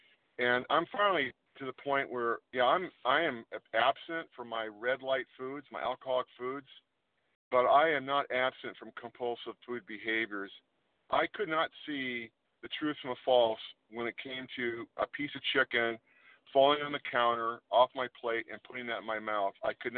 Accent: California, United States; I'm from Northern California, and thank you, Team Friday.

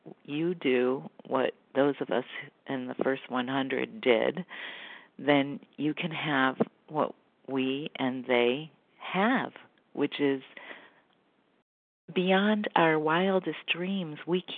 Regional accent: Connecticut, United States; from Connecticut, and I'm a recovered compulsive overeater.

